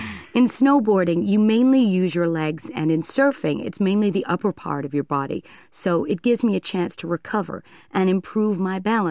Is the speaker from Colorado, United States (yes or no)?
yes; Steamboat Springs, Colorado, United States; also born or lived in Chicago; when I was growing up in Chicago and then in the town of Steamboat, Colorado.